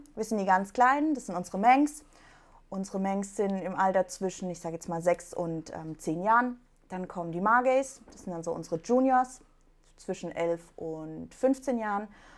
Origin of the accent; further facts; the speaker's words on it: Kirrlach, Baden-Württemberg, Germany; Ich komme aus Kirlach, das heißt etwas kleinerer Ort.